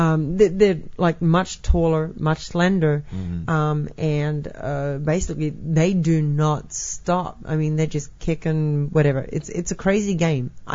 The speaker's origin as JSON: {"language": "English", "country": "Australia", "tie": "born or raised there", "said": "There is one game that I never, ever watched growing up in Australia"}